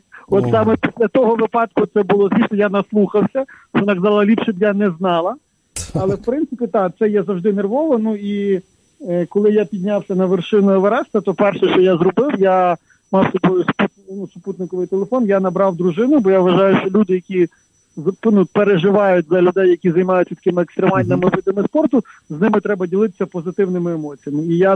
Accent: Lviv, Lviv Oblast, Ukraine; Ну, я, як справжній львів'янин, не зміг витримати такого жорсткого підколу і сказав, що я йду з вами.

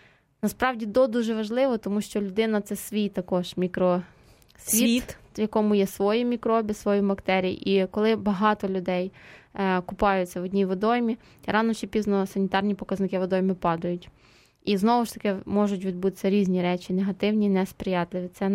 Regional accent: Ternopil Oblast, Ukraine; я родом з Тернопільщини

